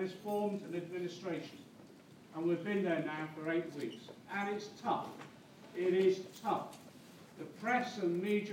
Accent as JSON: {"language": "English", "town": "Liverpool", "region": "North West England", "country": "United Kingdom", "said": "I'm from a Liberal originally, I'm a Scouser"}